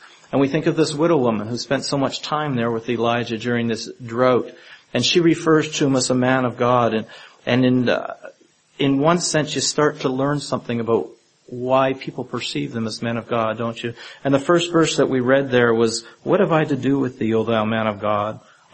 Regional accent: Ontario, Canada; I had the privilege of growing up in Northern Ontario

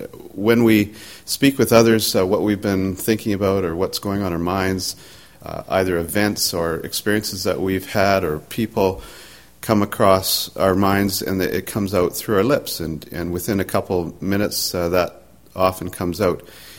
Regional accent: British Columbia, Canada; my hometown of British Columbia.

